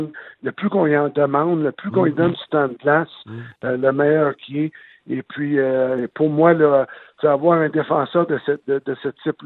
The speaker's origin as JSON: {"language": "French", "region": "Quebec", "country": "Canada", "moved": "yes", "said": "Écoute, ça fait tellement longtemps que pour moi, là, que je suis parti de la région du Québec. Là, ça fait pratiquement 17 ans là, que je retourne là durant l'été."}